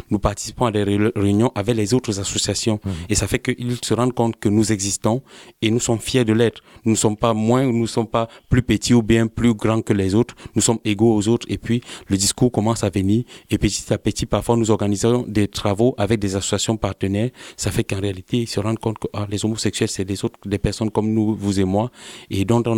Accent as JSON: {"language": "French", "country": "Cameroon", "said": "Curieusement, moi je suis Camerounais"}